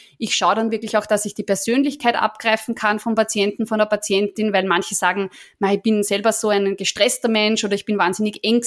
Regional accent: Austria; ich bin Österreicherin, wie man hört. Also ich lebe jetzt seit 1997, seit ich da mein Studium der Ernährungswissenschaften begonnen habe in Wien.

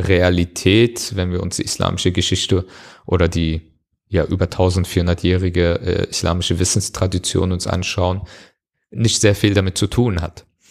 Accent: Germany; Eltern stammen natürlich aus der Türkei und ich habe natürlich auch sehr viel von der türkischen Kultur vermittelt bekommen. Aber Deutschland ist meine Heimat und die deutsche Kultur ist für mich keine fremde Kultur, sondern das ist meine Kultur. Und das ist ganz klar auch vereinbar mit meinem muslimischen Glauben

